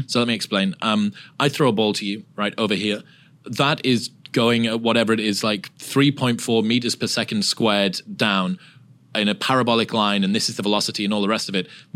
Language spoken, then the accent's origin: English; Texas, United States; Dude, I'm from Texas.